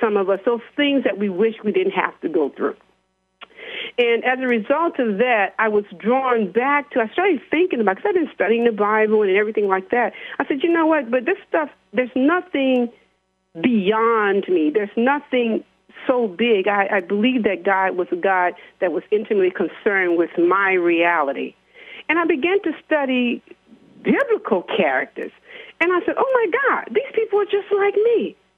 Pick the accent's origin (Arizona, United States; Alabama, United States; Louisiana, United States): Louisiana, United States; New Orleans; I was born in New Orleans, Louisiana. Very proud to say that, a product of the Lower Ninth Ward.